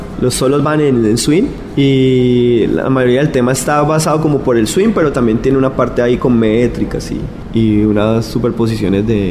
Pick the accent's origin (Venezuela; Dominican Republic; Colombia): Colombia; Cali, Valle del Cauca; Yo soy de Cali.